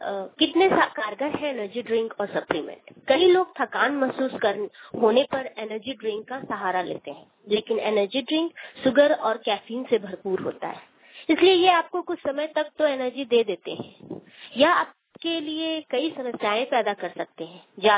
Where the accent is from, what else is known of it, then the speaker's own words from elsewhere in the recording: Bokaro Thermal, Jharkhand, India; और मैं बोकारो थर्मल झारखंड से हूँ।